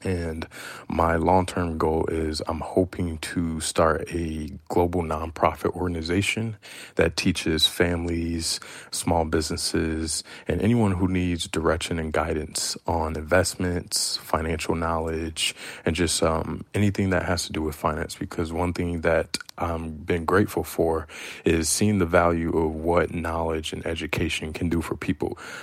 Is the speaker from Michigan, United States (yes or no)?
yes; Detroit, Michigan, United States; In my community, I'm from Detroit.